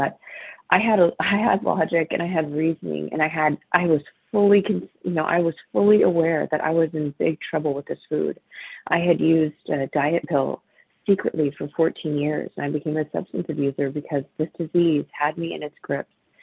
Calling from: Modesto, California, United States; I'm actually calling from Modesto, California.

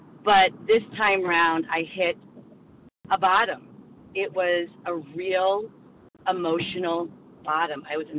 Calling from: Pennsylvania, United States; Good morning. … from Pennsylvania

